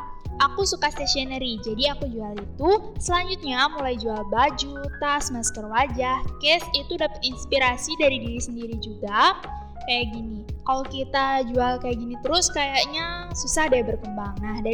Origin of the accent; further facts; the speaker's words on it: Karangasem, Bali, Indonesia; now in Singapore; Aku sekarang kelas 11 dan sekolah di SMA Negeri 1 Sukawati. Asal aku dari Karangasem dan sekarang tinggal di Singapura.